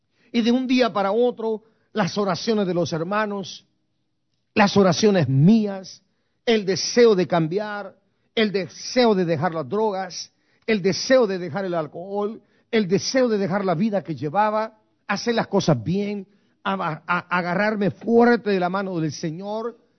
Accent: Guatemala City, Guatemala Department, Guatemala; now in United States; yo que soy de Guatemala, no se me olvida jamás en la vida, las 4 de la mañana, 13 de febrero de 1982, en la colonia San Francisco 1, en la ciudad capital de Guatemala. A esa hora me llegaron a recoger para llevarme a mí y venirme a los Estados Unidos.

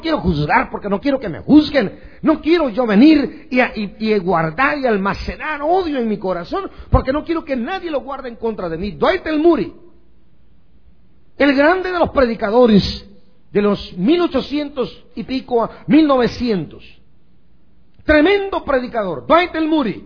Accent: Guastatoya, El Progreso, Guatemala; born there; por allá en el Progreso Guastatoya, mi pueblo de nacimiento

